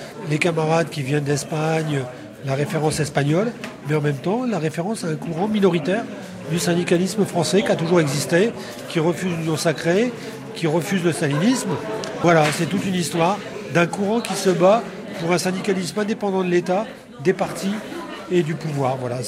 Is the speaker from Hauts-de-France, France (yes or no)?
yes; Hauts-de-France, France; Je viens de l'Aisne, hein, l'Aisne. Mes parents étaient dans une cité ouvrière.